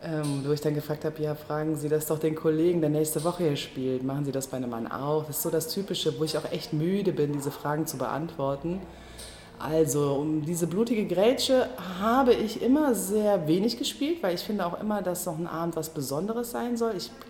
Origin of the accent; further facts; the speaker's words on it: Eifel, Germany; Ich bin aus der Eifel, was mich bestimmt auch sehr geprägt hat. Habe eine Weile Abstand zu der Eifel gesucht und jetzt habe ich auch wieder eine sehr große Nähe.